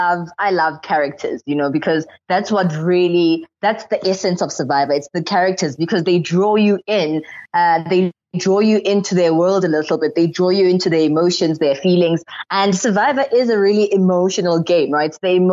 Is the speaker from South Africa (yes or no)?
yes; South Africa; as a South African myself